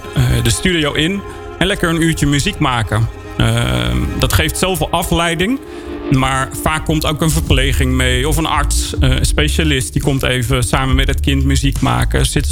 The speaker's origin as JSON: {"language": "Dutch", "country": "Netherlands", "said": "wat wij als Nederlanders denk ik moeten willen"}